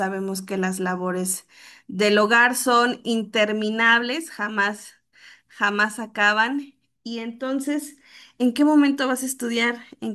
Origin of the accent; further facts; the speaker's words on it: San Miguel Tzinacapan, Puebla, Mexico; soy originaria de San Miguel Zinacapan y actualmente estoy realizando una maestría en ciencias en desarrollo sustentable de regiones indígenas en el Colegio de Posgraduados en la ciudad de Puebla.